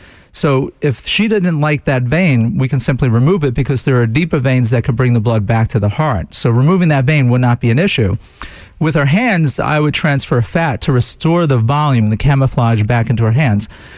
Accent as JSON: {"language": "English", "region": "New York", "country": "United States", "said": "I'm from New York, so I never know."}